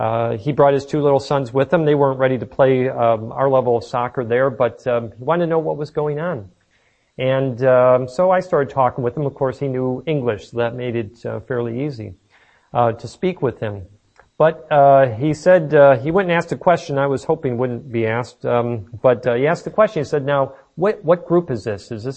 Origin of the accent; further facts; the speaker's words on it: Michigan, United States; And of course, growing up in Michigan, everybody knows in Michigan you got a lot of clay.